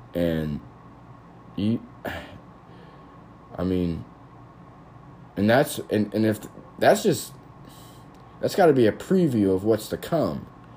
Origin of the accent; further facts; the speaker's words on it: United States; This is just me having thoughts and speaking them out. That's it. As an American.